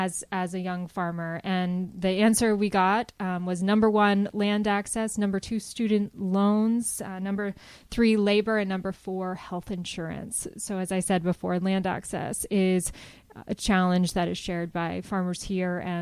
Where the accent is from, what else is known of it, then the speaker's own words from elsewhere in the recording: Columbus, Ohio, United States; Well, I grew up in Columbus, Ohio.